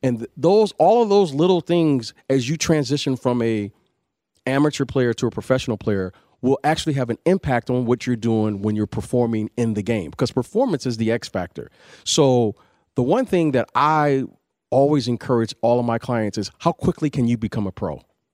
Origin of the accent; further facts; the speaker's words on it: Detroit, Michigan, United States; when I got drafted in Chicago, I was a kid from Detroit, so I was just getting adjusted, didn't really know anyone